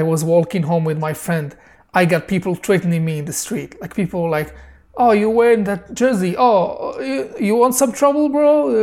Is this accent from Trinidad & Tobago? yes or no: no; Casablanca, Casablanca-Settat, Morocco; That game, I watched it in my hometown in Casablanca